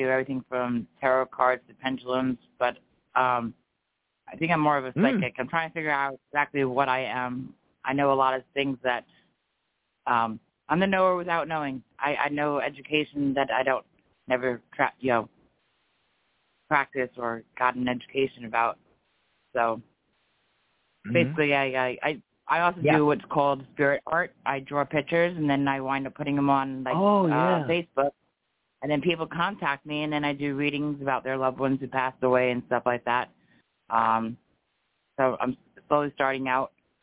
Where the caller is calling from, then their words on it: Florida, United States; I'm calling from Florida.